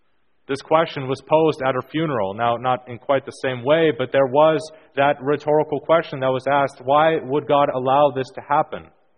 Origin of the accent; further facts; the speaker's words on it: Canada; Now, I was raised here in Canada, and prior to that, lived in a place where it was very cold anyway.